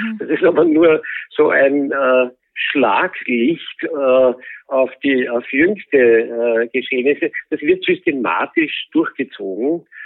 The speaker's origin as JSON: {"language": "German", "country": "Austria", "said": "ich glaube, wir kennen das als Österreicher ganz gut"}